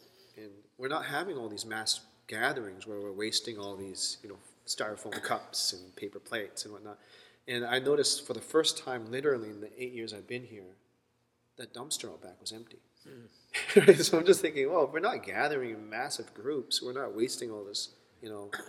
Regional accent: Canada; I'm Canadian, but I'm not the typical Canadian type.

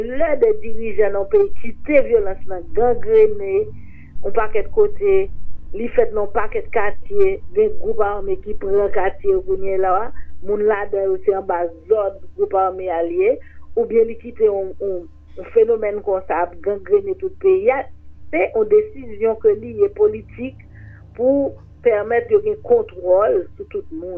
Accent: Haiti; en tant que haïtienne, en tant que maman de famille

